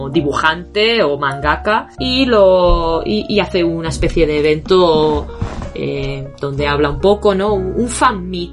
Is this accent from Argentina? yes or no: no; Spain; now in Japan; quizás es que yo vengo de España